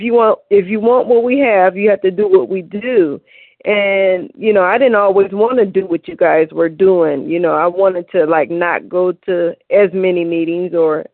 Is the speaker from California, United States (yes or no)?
no; Cleveland, Ohio, United States; I'm from Cleveland, and I am a recovered compulsive overeater